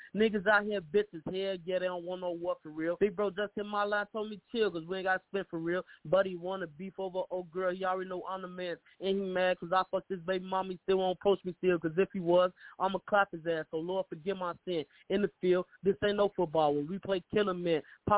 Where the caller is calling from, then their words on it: Chicago, Illinois, United States; I'm from Chicago, Illinois, man.